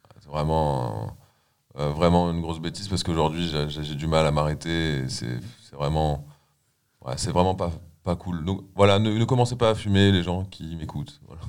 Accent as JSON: {"language": "French", "town": "Chambray", "region": "Grand Est", "country": "France", "tie": "born or raised there", "also_born_or_lived": "Nancy", "said": "Alors je suis né à Nancy, j'ai vécu dans un petit village qui s'appelle Chambray. Il y a 300 habitants, c'est au fin fond de la Moselle. Et ensuite, j'ai déménagé dans une ville qui s'appelle Morange, pareil, qui est pas très grande"}